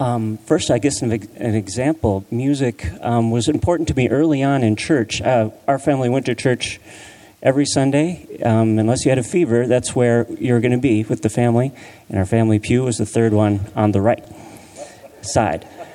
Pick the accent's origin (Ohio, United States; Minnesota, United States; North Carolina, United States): Minnesota, United States; Rochester; also born or lived in Strawberry Point, Iowa; I grew up in Rochester, Minnesota, Missouri Synod Lutheran.